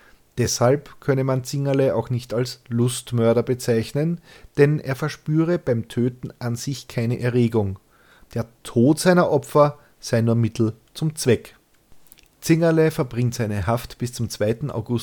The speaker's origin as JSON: {"language": "German", "region": "Lower Austria", "country": "Austria", "said": "den machst du als Niederösterreicher."}